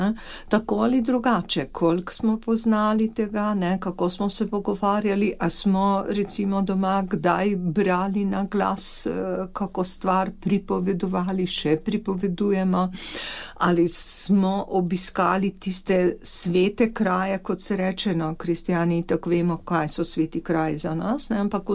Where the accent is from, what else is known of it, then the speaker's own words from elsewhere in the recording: Slovenian Littoral, Slovenia; kako so Primorci, smo Primorci, ne?